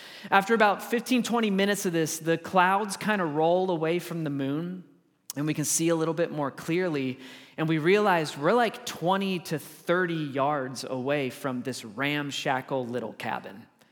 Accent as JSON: {"language": "English", "region": "Colorado", "country": "United States", "said": "okay? I'm from Colorado, but I've been here a few times to be able to teach."}